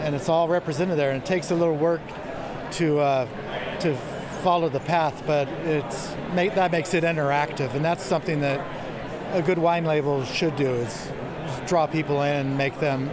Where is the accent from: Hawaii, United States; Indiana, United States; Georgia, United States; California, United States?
California, United States; I'm from Northern California.